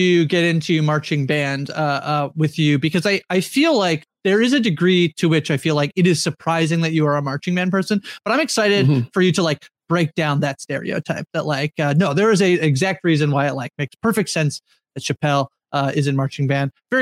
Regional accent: Canada

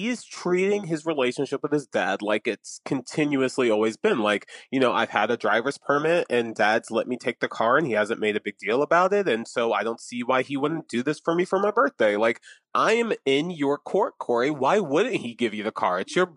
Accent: Atlantic City, New Jersey, United States; One, because I'm from Atlantic City. I was born there. I have family there.

